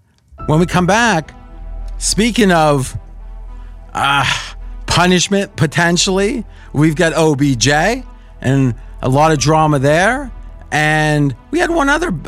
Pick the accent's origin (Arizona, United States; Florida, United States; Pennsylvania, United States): Pennsylvania, United States; Pittsburgh; And I grew up around Pittsburgh